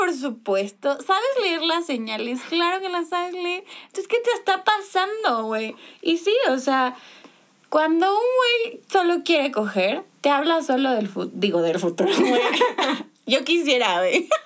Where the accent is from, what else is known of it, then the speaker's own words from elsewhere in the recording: Mexico; porque como mexicanos, y me trabo a decirlo, siempre estás buscando como el dar esta explicación